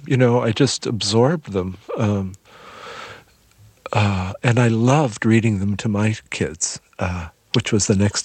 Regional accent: San Francisco, California, United States; Well, yes and no, because growing up in San Francisco, I grew up around, I was in high school when the Beat Generation was in North Beach.

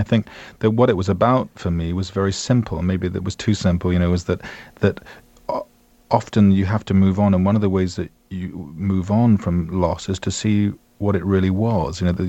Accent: Isle of Wight, South East England, United Kingdom; The island itself is a very, very beautiful and very neglected place off the coast of southern coast of England. And I spent the first 18 years of my life there

